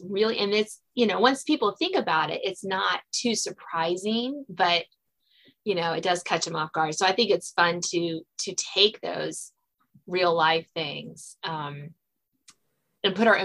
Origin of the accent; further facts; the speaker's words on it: Virginia, United States; I'm based in Virginia. I was born in Virginia. I've lived here except for college my whole life. Happened to marry another Virginia native.